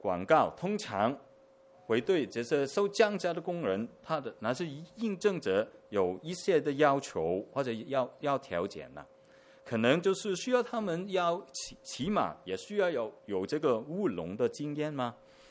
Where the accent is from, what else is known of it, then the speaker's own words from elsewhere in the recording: Hong Kong; 在城市当中长大的，我是在香港长大的。